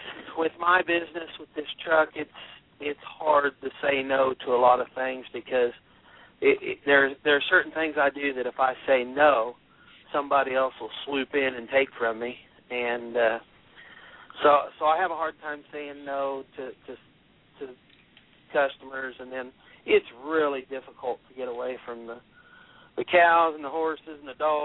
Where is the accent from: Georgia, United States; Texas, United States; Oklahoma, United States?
Texas, United States; I'm originally from Texas, and yeah, Texas, there's no such thing as a pond in Texas.